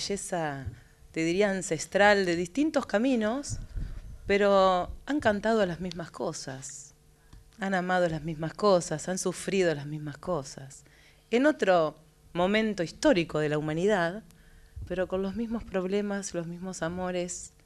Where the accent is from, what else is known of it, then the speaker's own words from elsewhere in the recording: Bragado, Buenos Aires Province, Argentina; now in Junín, Argentina; Soy de Bragado, pero vivo en Junín.